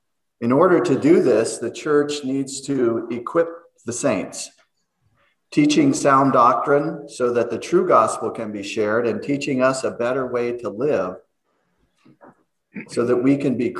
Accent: Littleton, Colorado, United States; I grew up in Littleton, Colorado, and my dad owned a store, and it was a men's formal wear store called Randall's.

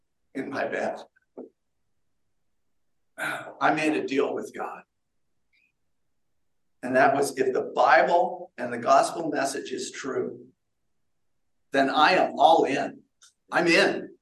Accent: Littleton, Colorado, United States; also born or lived in Coral Gables, Florida; In 1963, they packed up and moved to Littleton, Colorado, where I was ra

